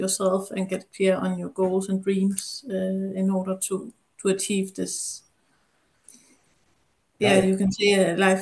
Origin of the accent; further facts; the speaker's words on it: Denmark; Yes. I'm also from Denmark.